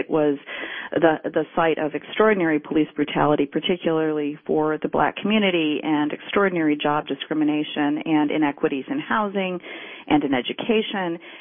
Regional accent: Detroit, Michigan, United States; Well, I grew up on the northwest side of the city. I grew up in Rosedale Park.

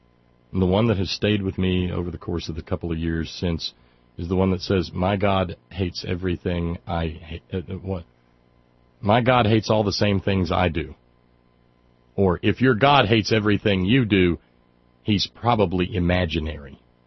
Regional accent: Florence, Alabama, United States; You know, when three-bedroom brick ranch homes like the one I grew up in Florence, Alabama, are going for, you know, $1 million in Southern California

